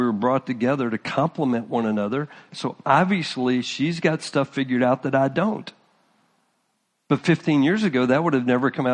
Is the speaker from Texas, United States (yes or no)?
yes; Texas, United States; I'm from Texas, the way that my dad raised me, just our lineage, our background.